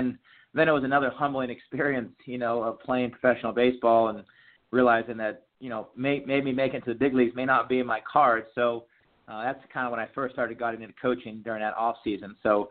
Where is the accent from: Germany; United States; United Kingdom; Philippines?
United States; Maine; growing up in Maine, you know, the season's so short, and you know, I had a little tee in my basement.